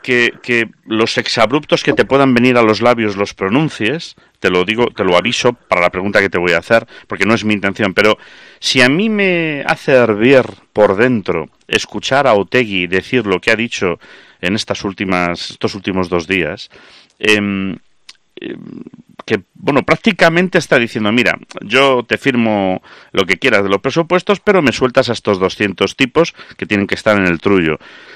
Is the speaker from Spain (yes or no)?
yes; Salamanca, Castile and León, Spain; yo me crié en Salamanca